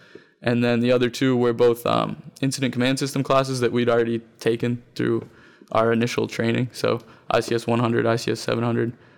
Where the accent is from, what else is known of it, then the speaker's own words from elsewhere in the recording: Lewiston, Maine, United States; I'm originally from the Lewis and Auburn area. So a little bit further south of here.